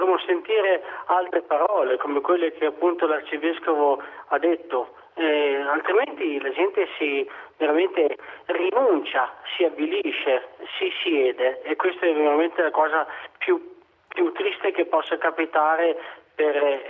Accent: Modena, Emilia-Romagna, Italy; io non sono di Bonporto, sono modenese, non conoscevo questa realtà

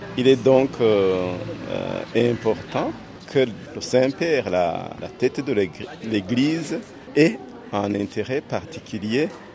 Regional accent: Burundi; Je suis chrétien, catholique. Je viens du Burundi.

